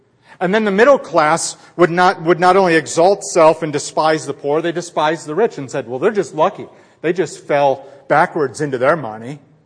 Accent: Scotland, United Kingdom; I came from Scotland

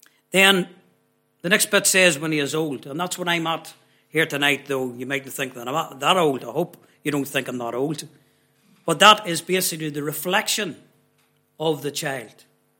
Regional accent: Armagh, Northern Ireland, United Kingdom; I'm from Armagh. I was born in Armagh.

